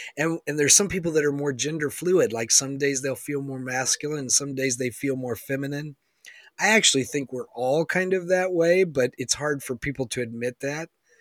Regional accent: the South, United States; now in Seattle, United States; I live in Seattle, Washington now, which is very different from where I grew up in the East Coast South, you know.

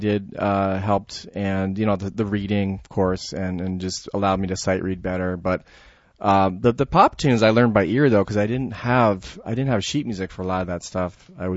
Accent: Toronto, Ontario, Canada; also born or lived in Silver Spring, United States; I'm really Canadian, and in many ways I am because I grew up in Toronto, but I was actually born near Washington, D.C., Silver Spring.

